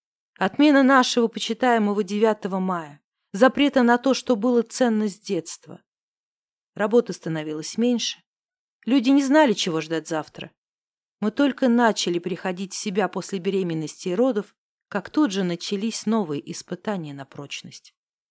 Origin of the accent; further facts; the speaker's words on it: Donetsk Oblast, Ukraine; Я родом из Донецкой области, и мы часто ездили навестить моих родителей. До родительского дома было всего 4 часа пути.